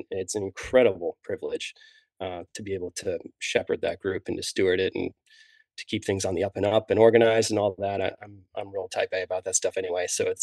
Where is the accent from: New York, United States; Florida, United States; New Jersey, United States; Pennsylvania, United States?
New Jersey, United States; born there; I was born in New Jersey, and we have a family place down there on the South Coast, in a town called Avalon.